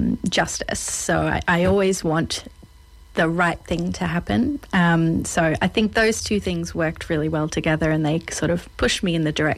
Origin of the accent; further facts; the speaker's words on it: Noble Park, Victoria, Australia; born there; also born or lived in United States; I was born in Victoria, in around Noble Park, I think it was.